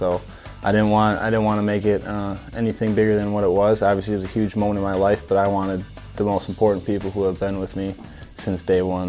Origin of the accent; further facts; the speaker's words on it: Pewaukee, Wisconsin, United States; I was in Pewaukee, Wisconsin, my hometown, in my basement.